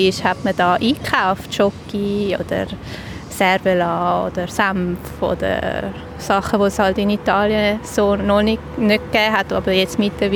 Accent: Winterthur, Zurich, Switzerland; now in Basel, Switzerland; Ich bin Buchgestalterin und wohne seit 12 Jahren in Basel. Aber ich bin in Winterthur aufgewachsen und ja, komme eigentlich regelmäßig zurück, weil meine Mutter noch da wohnt

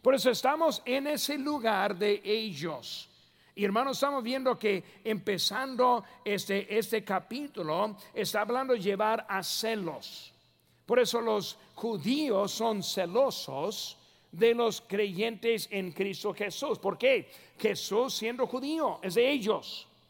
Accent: United States; Spanish is a second language; Yo soy un norteamericano.

